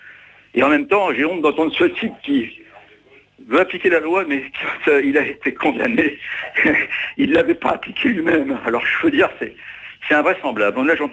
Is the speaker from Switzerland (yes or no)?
no; France; J'ai honte en tant que Français